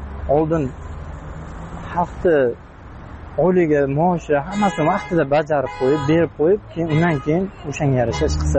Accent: Qashqadaryo Region, Uzbekistan; Biz o'zim Qashqadaryodanman.

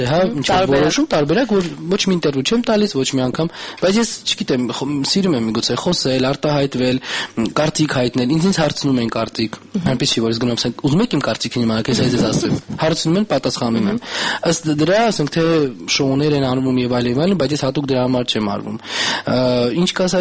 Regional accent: Yerevan, Armenia; born there; ես ծնվել եմ Հայաստանում, Երևանում, սա իմ հայրենիքն է

